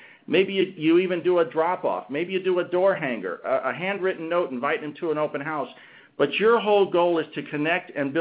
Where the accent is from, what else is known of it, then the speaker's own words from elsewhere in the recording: Orlando, Florida, United States; in my hometown of Orlando, Florida.